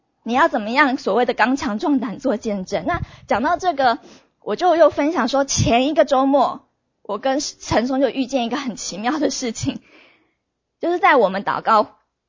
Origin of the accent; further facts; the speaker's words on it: Taiwan; 我们就说我是从台湾来